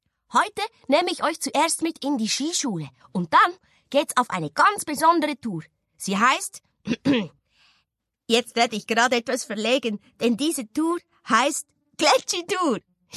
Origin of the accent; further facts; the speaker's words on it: Valais, Switzerland; Ich bin etwas schüch, aber ich liebe Abenteuer aller Art und dafür ist meine Heimat, die Aletsch Arena, wie geschaffen.